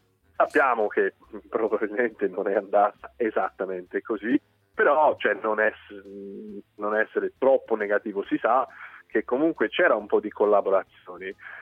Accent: Denver, Colorado, United States; Italian is a second language; Oggi attualmente sta nevicando a casa mia. Io provengo da Denver

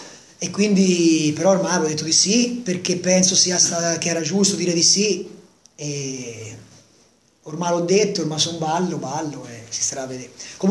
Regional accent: Empoli, Tuscany, Italy; io sono d'Empoli

